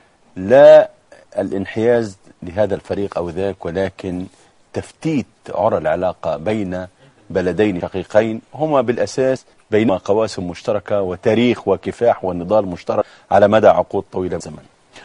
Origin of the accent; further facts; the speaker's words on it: Egypt; أنا كمواطن مصري ومواطن عربي